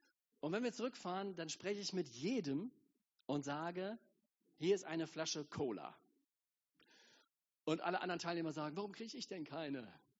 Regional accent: Germany; Für uns als Europäer, erst recht als Deutsche, ist das irgendwie ein Problem

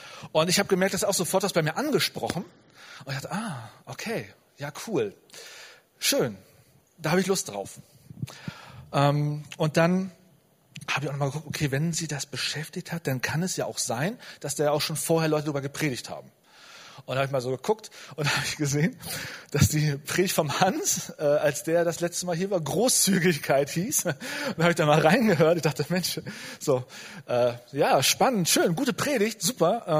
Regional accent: Celle, Lower Saxony, Germany; Also ich komme aus Celle, bin verheiratet mit der Ilona und habe zwei Kinder und bin seit 20 Jahren bei den Jesus Freaks.

